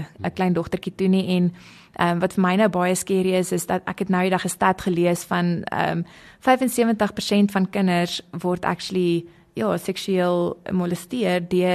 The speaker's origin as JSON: {"language": "Afrikaans", "town": "Aliwal North", "region": "Eastern Cape", "country": "South Africa", "tie": "born or raised there", "said": "Ja, so ek het in 'n baie klein dorpie groot geword, genaamd Allewil Noord."}